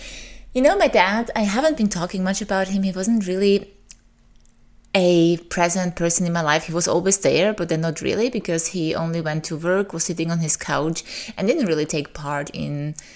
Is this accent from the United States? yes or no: no; Austria; also born or lived in Serbia; although I was born in Serbia, my parents immigrated very, very early, shortly before the war in Yugoslavia started. So I don't have much memories of Serbia, except that I loved going there for summers. So I consider Austria my home.